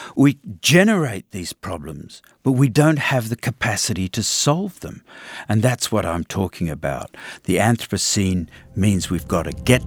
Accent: Australia; I'm an Australian environmental humanist or historian.

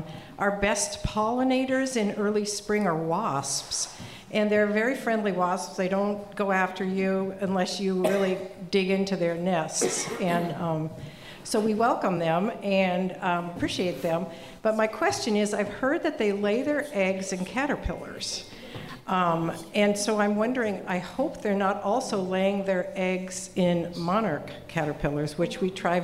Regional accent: Washburn, Wisconsin, United States; I'm from Washburn.

